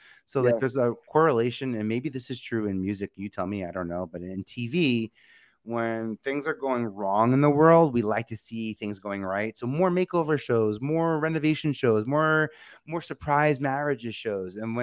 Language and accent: English; New York, United States; I'm from New York, so just keep that in mind.